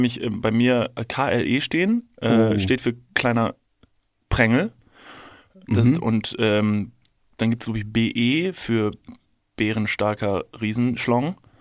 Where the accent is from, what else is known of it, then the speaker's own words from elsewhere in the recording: Kevelaer, North Rhine-Westphalia, Germany; Also ich komme ursprünglich aus Kevlar und die Nachbarorte haben oft Namen mit der Endung Donk.